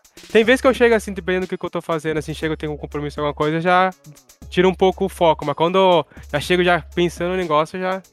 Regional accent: Sorocaba, São Paulo, Brazil; Eu sou de Sorocaba, eu trabalho com meu pai, com obras

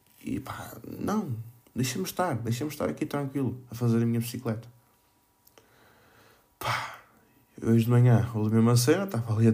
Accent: Felgueiras, Porto, Portugal; Bem, como eu já vos disse, sou de Felgueiras

